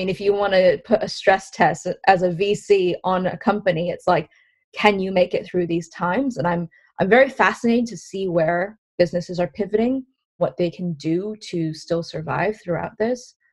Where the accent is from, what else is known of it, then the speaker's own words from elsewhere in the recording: United States; Because I'm actually American